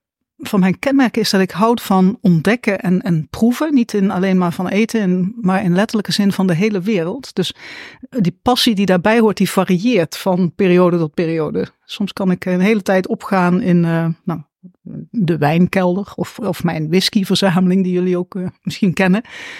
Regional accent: Eindhoven, North Brabant, Netherlands; also born or lived in Nijmegen; ik heb langer in Nijmegen gewoond dan waar dan ook. Maar ik kom oorspronkelijk uit Eindhoven.

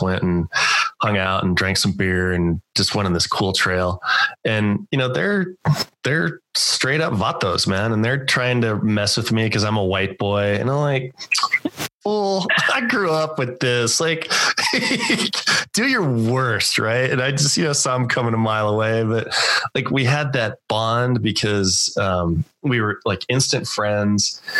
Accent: Pueblo, Colorado, United States; So I grew up in Pueblo, Colorado. So kind of right in smack dab in between us a little bit.

